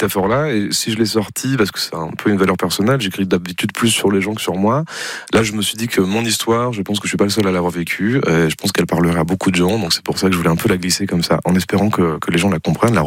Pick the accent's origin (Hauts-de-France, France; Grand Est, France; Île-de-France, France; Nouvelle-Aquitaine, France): Hauts-de-France, France; Boulogne-sur-Mer; Je suis un nordiste, un vrai de vrai.